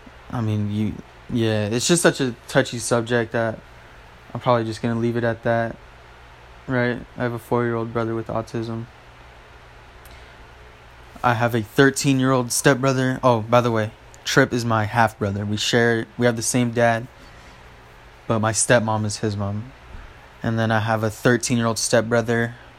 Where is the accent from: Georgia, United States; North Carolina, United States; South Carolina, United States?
North Carolina, United States; born there; also born or lived in Utah; now in Victorville, United States; I was born in North Carolina. And then, right now, I live in Victorville, California.